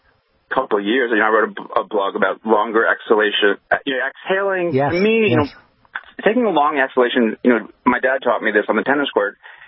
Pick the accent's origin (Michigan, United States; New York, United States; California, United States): New York, United States; New York City; I'm from New York City, and, you know, I'm lucky enough to have been able to get out of the city a lot.